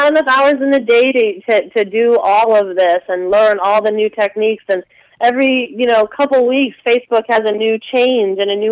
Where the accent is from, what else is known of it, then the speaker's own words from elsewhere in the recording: Coral Springs, Florida, United States; also born or lived in Staten Island, New York; I'm from down south, where Broward County area. I was raised in Coral Springs.